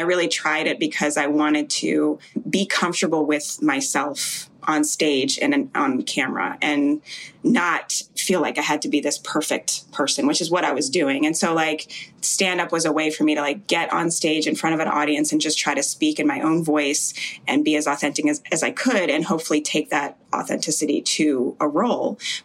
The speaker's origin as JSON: {"language": "English", "country": "Jamaica", "tie": "born there", "said": "I was born in Jamaica. My whole family is Jamaican"}